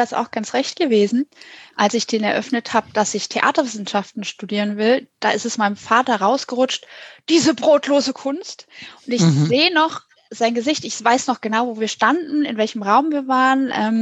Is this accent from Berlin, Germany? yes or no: no; Hanover, Lower Saxony, Germany; Ich bin mal in Hannover, wo ich aufgewachsen bin.